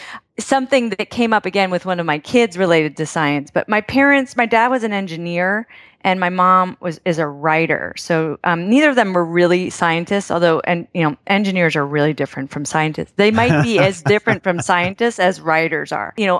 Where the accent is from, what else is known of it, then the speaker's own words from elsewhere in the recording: Huntington, New York, United States; I grew up in Huntington, went to Huntington High School, proud alumni, grew up swimming on in Long Island Sound, which is really different from Miami.